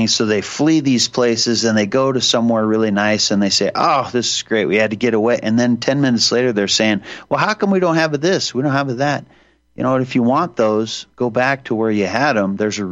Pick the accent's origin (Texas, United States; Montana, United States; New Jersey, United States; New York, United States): Montana, United States; Libby; born there; And I was born in Libby, Montana.